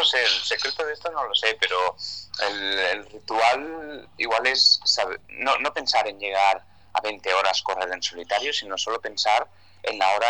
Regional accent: Barcelona, Catalonia, Spain; Yo soy de Barcelona, que es una gran ciudad

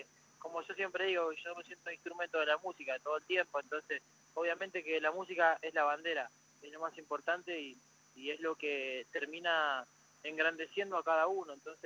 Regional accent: Florencio Varela, Buenos Aires Province, Argentina; el domingo 17 allá en Florencio Varela, que va a ser un evento muy fuerte para mí, en mi ciudad natal.

